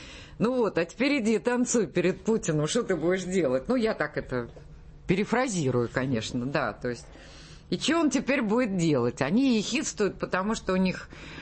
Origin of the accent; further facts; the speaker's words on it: Armenia; если я же армянка, не могу себе не потоптаться на теме. Вот, но я востоковед, друзья, все-таки.